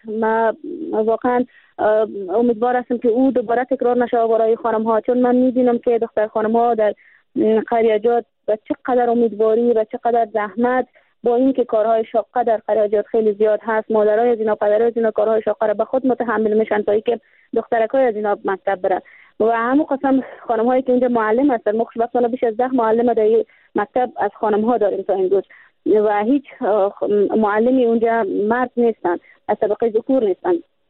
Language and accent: Persian; Afghanistan; برای مردم هم به ولسواریم، قریم، به ولایتم و به کل افغانستانم ما بتانم که یک حامی باشم برای همکشور خودم